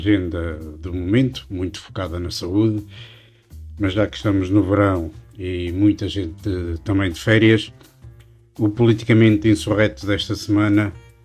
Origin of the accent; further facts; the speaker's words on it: Portugal; E sendo nós, portugueses, Portugal, um país caracterizado por ser acolhedor